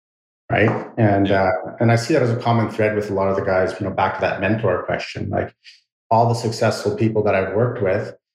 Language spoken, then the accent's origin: English; Tsawwassen, British Columbia, Canada; We grew up in Tawasin.